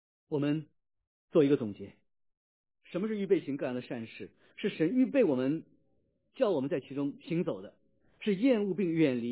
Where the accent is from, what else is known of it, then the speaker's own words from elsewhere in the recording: China; 我来自中国，在无神论，也是在无神论的背景当中啊